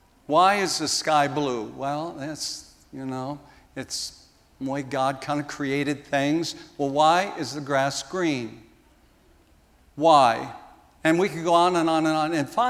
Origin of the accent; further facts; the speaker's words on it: South Dakota, United States; Last weekend, I was out in South Dakota for the 125th anniversary of my hometown, as well as our family reunion.